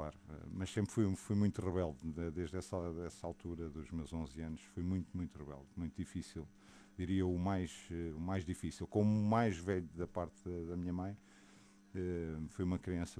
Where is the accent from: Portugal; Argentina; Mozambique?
Portugal; Lisbon; also born or lived in Viseu / Mangualde; Tive que saímos de Viseu, fomos para Mangualde. E depois rapidamente viemos para Lisboa quando eu tinha 4 anos de idade.